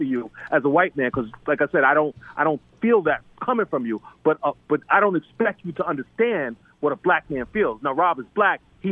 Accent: Brooklyn, New York, United States; When I was a kid, it was always about, and, you know, I come from Brooklyn, so it was all about scoring

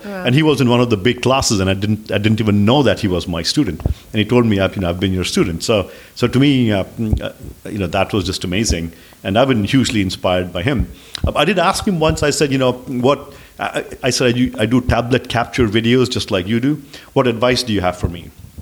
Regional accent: India; Growing up in India, we spent a lot of time on technical skills and math and science and so on.

